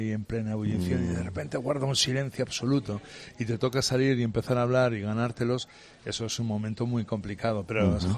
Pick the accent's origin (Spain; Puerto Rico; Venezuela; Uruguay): Spain; Basque Country; Sí, soy vasco.